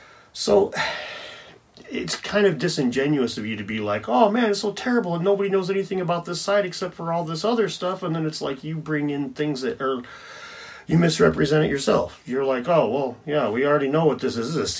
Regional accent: United States; Now, I'm an American that worked construction, so meters are foreign to me.

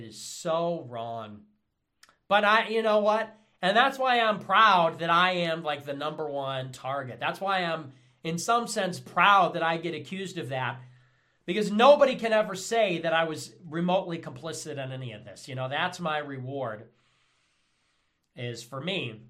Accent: United States; I'm an American patriot.

